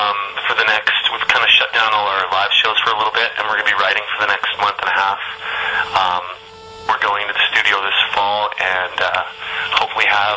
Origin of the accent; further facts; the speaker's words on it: Canada; we're all Canadian guys from all over the country